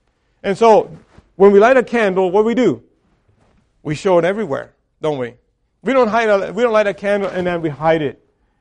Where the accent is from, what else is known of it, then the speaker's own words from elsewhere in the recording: Mexico; I told you, I grew up in Mexico. I grew up in the Mennonite family.